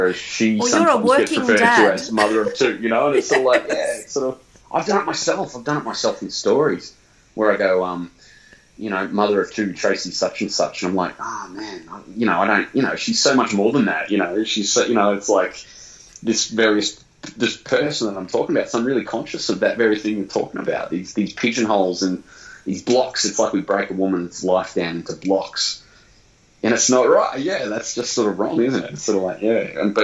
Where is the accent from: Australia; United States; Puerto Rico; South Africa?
Australia; Like, do you remember the 1980s as a kid in Australia? It's absolutely freaking glorious.